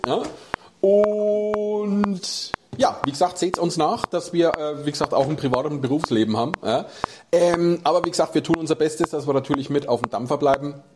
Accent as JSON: {"language": "German", "town": "Bayreuth", "region": "Bavaria", "country": "Germany", "tie": "born or raised there", "said": "Wie ich in Bayreuth gewohnt habe noch. Also ich bin ja in Bayreuth geboren und aufgewachsen."}